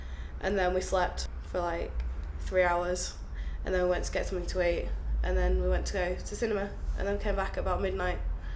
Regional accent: York, Yorkshire and the Humber, United Kingdom; I'm 18 years old and I'm from York.

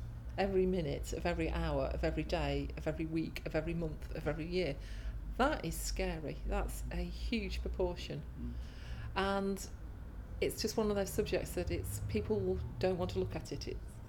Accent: Derby, East Midlands, United Kingdom; My date of birth is 10/2/61, and I come from Derby.

